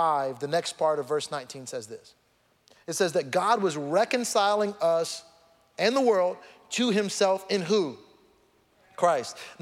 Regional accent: Missouri City, Texas, United States; we got ready to move from where we were to Houston, back to Houston. I'm from Missouri City, and I was like, you know what, we're coming back home.

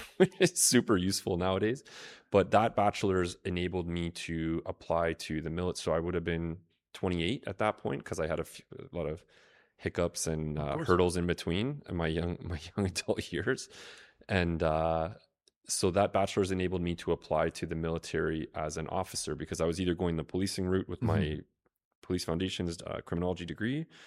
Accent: Mississauga, Ontario, Canada; Yeah, so I grew up in Mississauga, so just outside Toronto. I guess that's part of the GTA.

